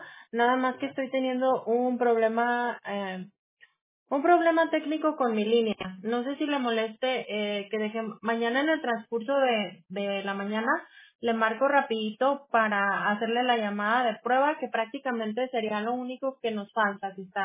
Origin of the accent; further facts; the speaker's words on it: Jalisco, Mexico; No, soy de Jalisco.